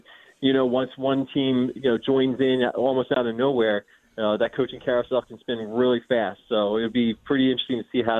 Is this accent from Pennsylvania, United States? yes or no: yes; Pennsylvania, United States; But I had the benefit of growing up in Wawa country. and going to college in a Sheets town.